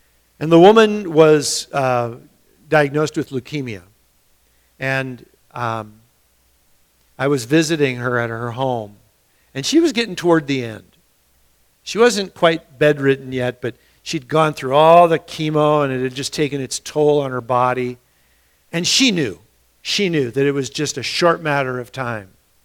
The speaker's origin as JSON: {"language": "English", "country": "United States", "said": "I mean, you know, I am so American, which means I talk really badly."}